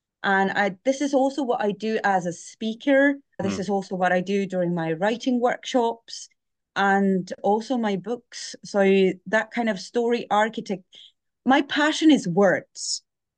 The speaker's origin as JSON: {"language": "English", "country": "Estonia", "second_language": "English", "moved": "yes", "lives_now": "Scotland, United Kingdom", "said": "I'm originally from Estonia. I live in Scotland now for over 4 years"}